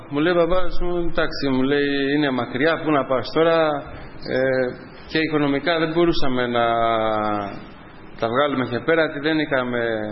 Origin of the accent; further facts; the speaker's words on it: Albania; Greek is a second language; now in Greece; Είμαι από Αλβανία.